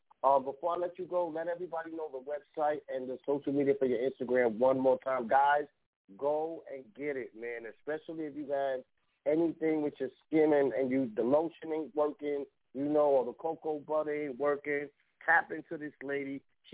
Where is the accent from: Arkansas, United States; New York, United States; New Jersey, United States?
New York, United States; Bronx; now in Midwest, United States; I'm from the Bronx. I mean, I'm in the Midwest, but I'm from the Bronx, and I love supporting New York people that are doing their thing.